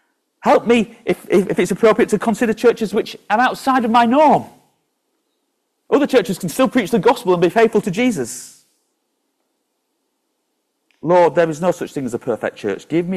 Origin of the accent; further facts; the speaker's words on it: Yorkshire and the Humber, United Kingdom; as a Yorkshireman, it's hard for me to say